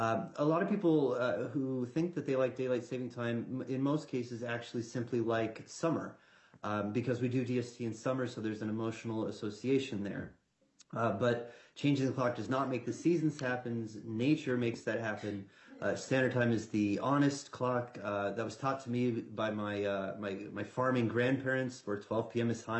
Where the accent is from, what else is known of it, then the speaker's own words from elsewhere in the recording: Iowa, United States; I'm also from Iowa, your neighbor to the south, and I want to urge a yes on House File 1944.